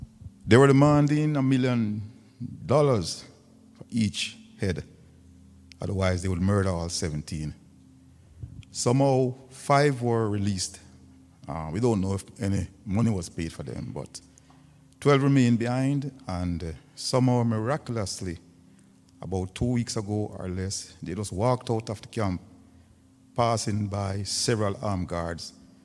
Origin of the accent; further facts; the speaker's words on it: Jamaica; in the island nation of Haiti, which is close to my home country, Jamaica